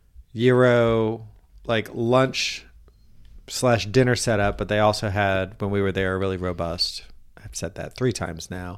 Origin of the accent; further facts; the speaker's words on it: Orlando, Florida, United States; We are in my hometown of Orlando, staging in Orlando, getting ready for our Disney trip.